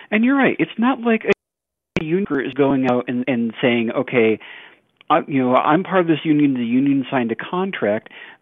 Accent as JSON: {"language": "English", "town": "Rochester", "region": "New York", "country": "United States", "tie": "born or raised there", "said": "I consider myself a refugee from New York State. I grew up around Rochester, New York, and part of the reason why I left is that I could see where things were headed."}